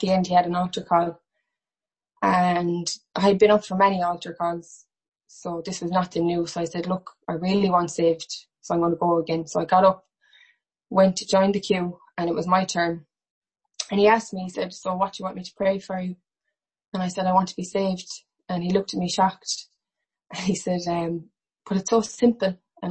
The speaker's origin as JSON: {"language": "English", "town": "Limerick", "region": "Munster", "country": "Ireland", "tie": "born or raised there", "said": "I'm born and bred in Limerick all my life. I was raised a Catholic."}